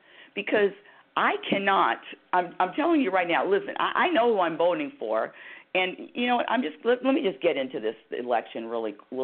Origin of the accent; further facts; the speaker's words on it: United States; I say our country because I'm an American. Well, I live in America, born and raised.